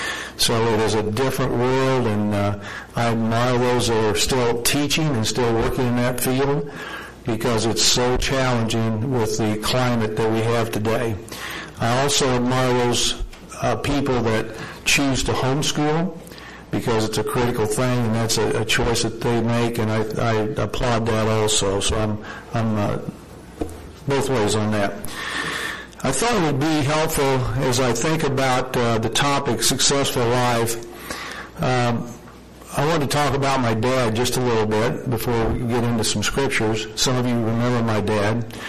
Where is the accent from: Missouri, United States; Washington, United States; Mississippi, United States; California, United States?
Missouri, United States; Martinstown; And as I said, I am from Martinstown, Missouri, not Martinsdale, not Martinsville, Martinstown.